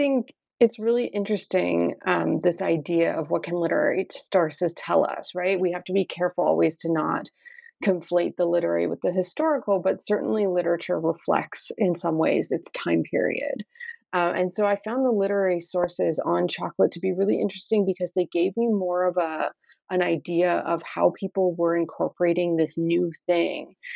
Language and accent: English; Ontario, Canada; I grew up in Canada and I went to school in Ontario at a school now called Western University.